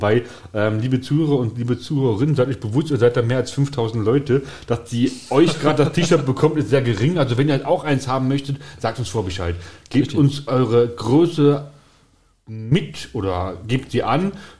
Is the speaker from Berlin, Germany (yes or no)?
no; Neudenau, Baden-Württemberg, Germany; Ich komme aus Neudenau.